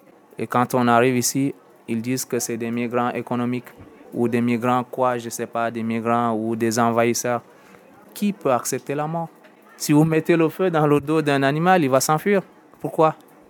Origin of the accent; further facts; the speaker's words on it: Lac, Chad; Si je dis que je suis tchadien, la région où j'ai grandi, c'était au cœur du lac Tchad, entre le Cameroun, le Tchad et le Nigeria.